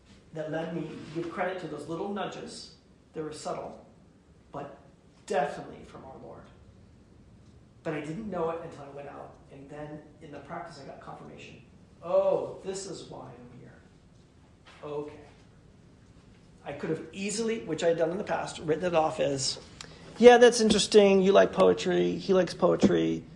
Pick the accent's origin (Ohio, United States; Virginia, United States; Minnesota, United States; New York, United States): Ohio, United States; Cleveland; And I think that's an ugly color, but I'm from Cleveland, Ohio.